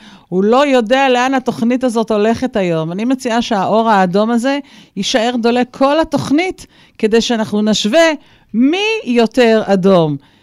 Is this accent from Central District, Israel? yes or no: no; Kiryat Shmona, Northern District, Israel; born there; ואני נולדתי בקריית שמונה, והימים הם ימים לא פשוטים בכלל מבחינה ביטחונית